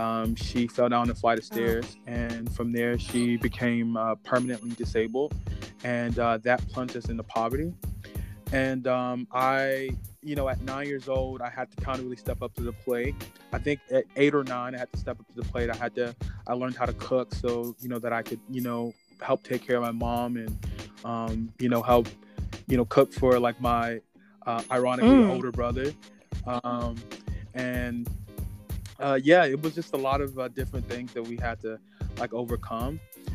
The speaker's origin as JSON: {"language": "English", "town": "Atlanta", "region": "Georgia", "country": "United States", "said": "Like I don't care when people ask me where I'm from. I expeditiously tell them like, \"Hey, I'm from Atlanta.\" Like, and it's my pride and my joy."}